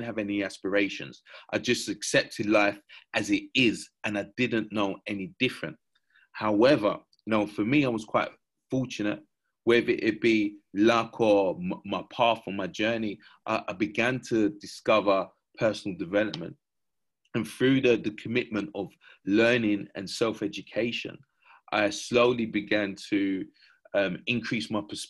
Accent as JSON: {"language": "English", "region": "London", "country": "United Kingdom", "tie": "born or raised there", "said": "I grew up in East London, just my mum"}